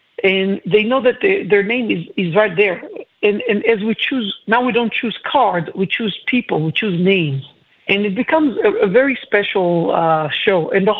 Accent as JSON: {"language": "English", "country": "Israel", "said": "I'm originally from Israel."}